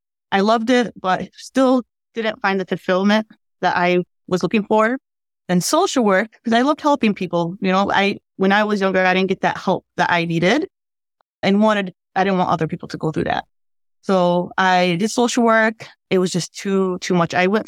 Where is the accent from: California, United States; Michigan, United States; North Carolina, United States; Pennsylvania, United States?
Michigan, United States; Ann Arbor; I am from Ann Arbor, Michigan